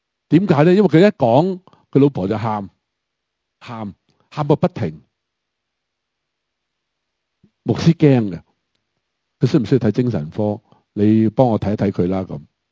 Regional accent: Hong Kong; 我们香港人都有屋住，虽然是租未必是买

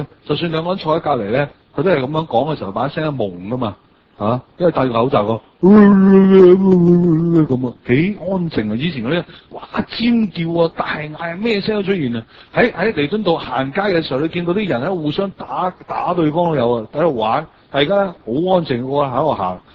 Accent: China; 其實我中國人都唔握手噶，

